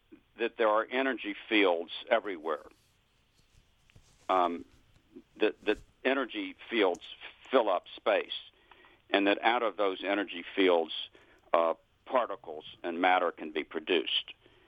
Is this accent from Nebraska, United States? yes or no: no; Memphis, Tennessee, United States; Well, I grew up in Memphis, Tennessee, and I was in my bedroom on the first floor